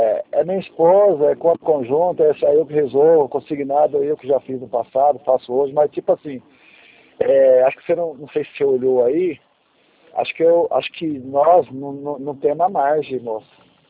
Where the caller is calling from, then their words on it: Pirapozinho, São Paulo, Brazil; Eu estou aqui numa cidade bem ao lado de Presidente Prudente, chama Pirapozinho.